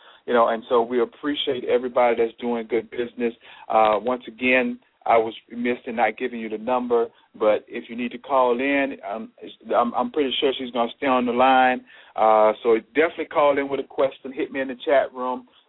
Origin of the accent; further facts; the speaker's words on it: New Orleans, Louisiana, United States; And we appreciate Mr. Jerry calling in from New Orleans, Louisiana, my hometown.